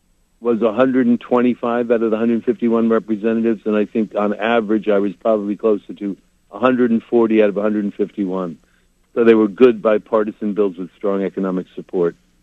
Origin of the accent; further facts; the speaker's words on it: Bronx, New York, United States; born there; I was born in the Bronx. I lived in Brooklyn for 15 years.